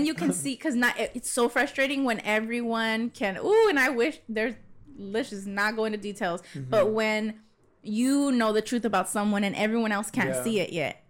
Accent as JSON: {"language": "English", "town": "Pasadena", "region": "California", "country": "United States", "tie": "born or raised there", "said": "my experience as a Chicana growing up in Pasadena and Northeast"}